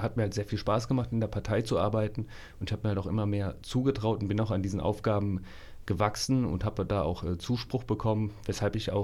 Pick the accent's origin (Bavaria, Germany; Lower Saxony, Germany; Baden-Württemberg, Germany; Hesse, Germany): Hesse, Germany; also born or lived in Giessen; Ich arbeite als Einzelhandelskaufmann in einem Edeka und wohne in Niederweimar seit 2019. Seit 1995 wohne ich im Landkreis Marburg-Biedenkopf. Geboren wurde ich 1992 in Gießen.